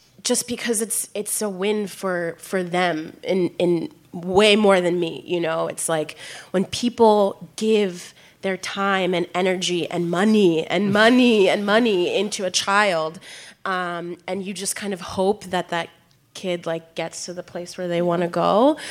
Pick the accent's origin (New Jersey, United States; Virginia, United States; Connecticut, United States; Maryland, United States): Maryland, United States; Baltimore; to see so many people from where I'm from Baltimore